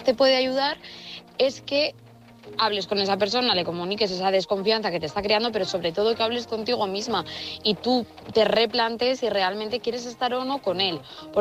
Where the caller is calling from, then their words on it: Burgos, Castile and León, Spain; de Burgos y estoy aquí escuchando tu historia